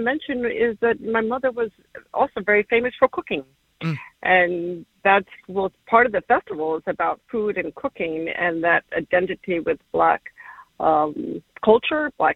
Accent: Brooklyn, New York, United States; So for most of that time, we grew up in Brooklyn.

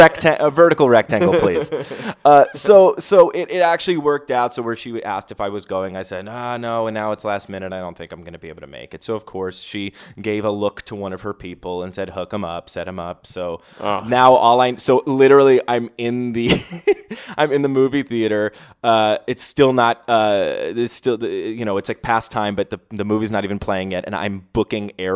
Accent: New York, United States; I was going to assume, since I'm from New York, that MetLife next year, 35, was going to be my first time.

